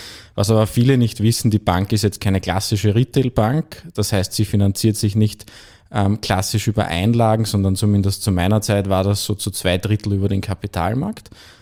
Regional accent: St. Pölten, Lower Austria, Austria; born there; so auch ich als gebürtiger St. Pöltener in Wien zur Hypo gekommen

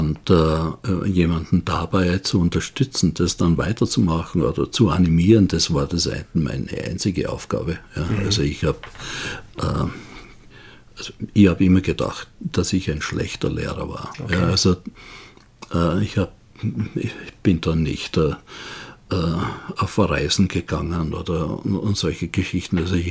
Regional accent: Austria; also born or lived in United States; Ich bin ja Österreicher und Amerikaner

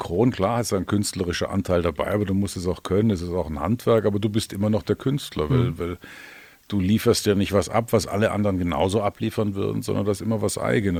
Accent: Stuttgart, Baden-Württemberg, Germany; accent: Swabian; Schwäbisch, ich komme aus Stuttgart.

